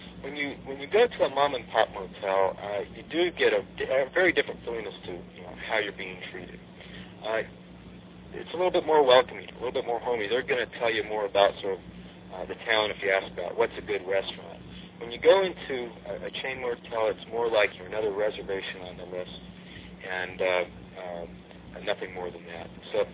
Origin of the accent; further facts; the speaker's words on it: New Mexico, United States; also born or lived in Kansas; And of course, I went to the University of Kansas. I grew up in New Mexico, so a lot of trips going between college and home.